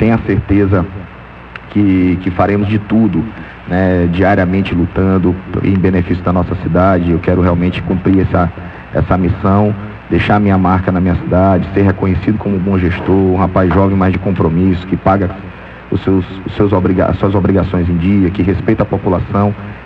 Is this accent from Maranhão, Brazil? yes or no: yes; Alcântara, Maranhão, Brazil; eu moro na cidade, eu vivo em Alcântara, não tenho pretensão de ir embora de Alcântara, porque é a minha terra, minha cidade, nasci e me criei, quero morrer em Alcântara.